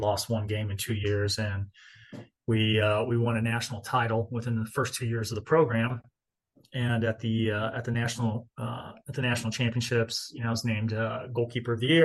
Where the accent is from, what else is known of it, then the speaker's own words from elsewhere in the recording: Las Vegas, Nevada, United States; I grew up in Vegas, and I thought, natural progression.